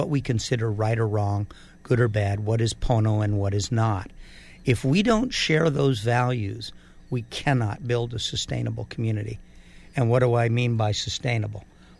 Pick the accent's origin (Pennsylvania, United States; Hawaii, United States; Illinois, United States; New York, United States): Hawaii, United States; and I first learned this from my ho'okapuna Parli Kanaka Oli in the 60s, a long time ago, growing up on Maui.